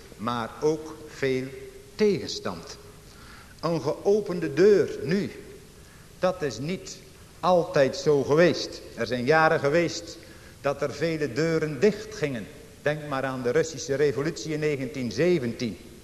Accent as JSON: {"language": "Dutch", "country": "Netherlands", "tie": "born or raised there", "said": "het grote voorrecht dat wij als Nederlanders mogen hebben dat we opgroeien in een land waar de laatste 4 eeuwen de bazuin van het zuivere evangelie heeft mogen klinken en nog mag klinken."}